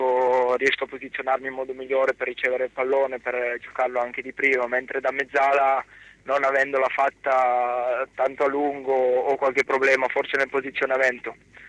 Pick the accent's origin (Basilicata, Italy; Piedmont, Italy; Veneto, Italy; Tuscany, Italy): Piedmont, Italy; almeno dalle mie parti in Piemonte la prima categoria è un livello bassissimo